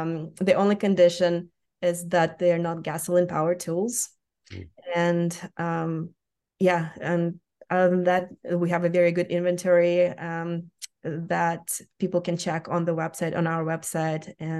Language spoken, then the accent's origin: English; Ukraine; now in United States; I come from Ukraine originally. My origins in aviation have been connected to the flight academy in my hometown in the central Ukraine.